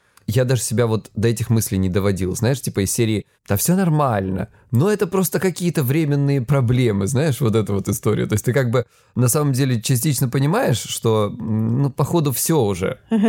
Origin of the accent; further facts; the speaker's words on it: Krasnodar Krai, Russia; мне 36 лет, я психолог, я мужик, я лысый, я с Кубани.